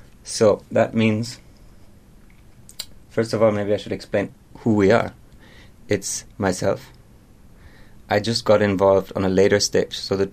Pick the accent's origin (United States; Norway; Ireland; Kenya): Norway; also born or lived in Germany; And I've been in Orville since I was 4 years old.